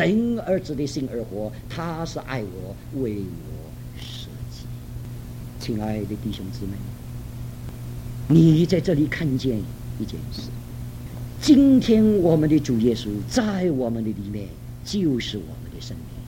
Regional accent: Shanghai, China; accent: Shanghainese; 这是我们上海话，一年不如一年

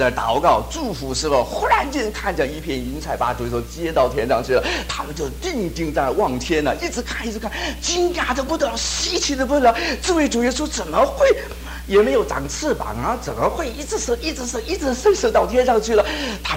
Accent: China; 有的人知道，我们特别是我们中国人了、啊、尊重孔孟之道的

